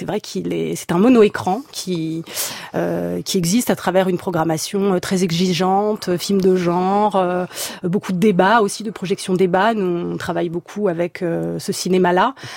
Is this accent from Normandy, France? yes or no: no; Bourges, Centre-Val de Loire, France; Je ne suis pas une Pictave, je suis une Berruyère. Ouais. Je suis originaire de Bourges